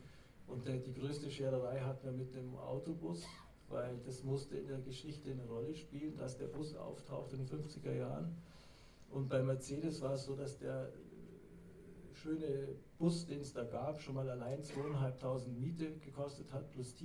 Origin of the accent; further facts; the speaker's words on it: Bavaria, Germany; ich bin im Allgäu aufgewachsen, ich habe natürlich da noch ein bisschen die Atmosphäre eingesogen, aber bin natürlich jetzt nicht genau, ich bin 59 geboren